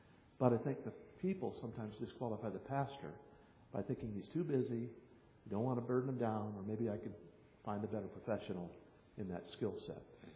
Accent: Ohio, United States; I'd never been in a church like this before. I was growing up in Ohio.

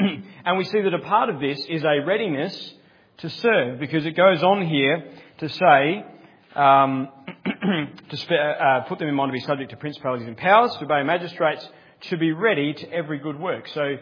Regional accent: Australia; as an Australian

